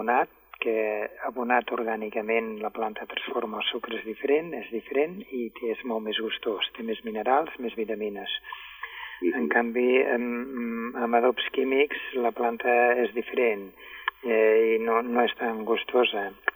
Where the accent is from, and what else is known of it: Canovelles, Catalonia, Spain; now in Ebro Delta, Spain